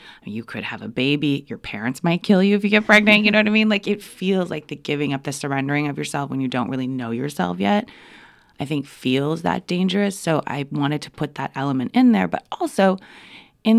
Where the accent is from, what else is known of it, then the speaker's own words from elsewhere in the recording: Canada; moved away; But I am an immigrant, actually, so I'm from Canada. That doesn't really, I know that people don't think it really counts, but I mean, I am Canadian, I am an immigrant.